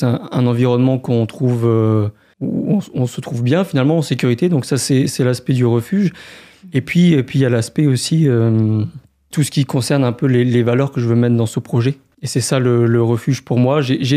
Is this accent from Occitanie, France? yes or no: no; Strasbourg, Grand Est, France; also born or lived in Gers; j'ai 30 ans. Je suis d'origine de Strasbourg principalement, mais j'ai quand même un lien avec le Sud-Ouest parce que j'ai habité dans le Gers pendant quelques années à l'époque